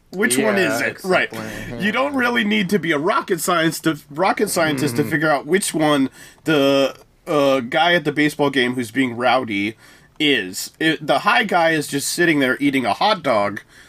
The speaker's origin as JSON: {"language": "English", "country": "United States", "said": "as an American"}